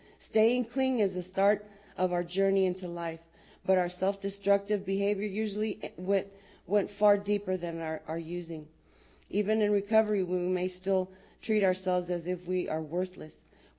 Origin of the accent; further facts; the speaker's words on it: Yuma, Arizona, United States; I'm an addict. I'm from Yuma. I was born and raised there. I'm the youngest of six kids.